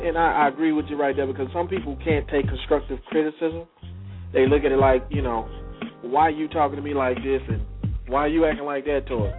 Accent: the South, United States; Because growing up in the South, you know, a lot of people are more reserved with their sexual intentions.

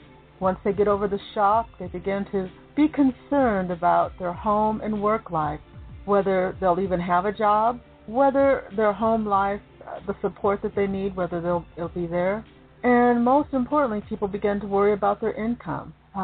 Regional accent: Seattle, Washington, United States; But I am rooting for the Seahawks, since I am from Seattle.

